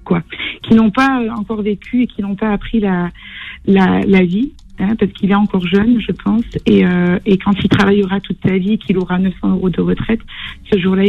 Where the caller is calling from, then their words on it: Lyon, Auvergne-Rhône-Alpes, France; Donc moi je suis originaire de Lyon